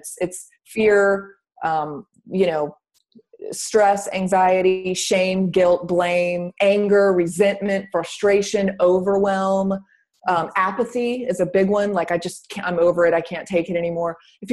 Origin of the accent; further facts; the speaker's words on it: the South, United States; Like I'm from the South and we have the saying in the South, you can't put lipstick on a pig.